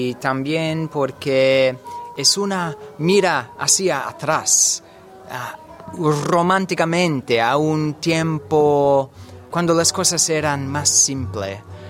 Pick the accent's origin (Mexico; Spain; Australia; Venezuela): Australia; Spanish is a second language; En Australia hay muchas personas que somos muy distantes de Europa y América Latina, pero somos muy curiosos.